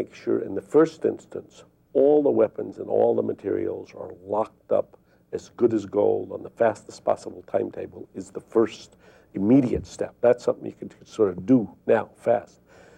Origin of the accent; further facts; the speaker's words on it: United States; as a national security analyst and as an American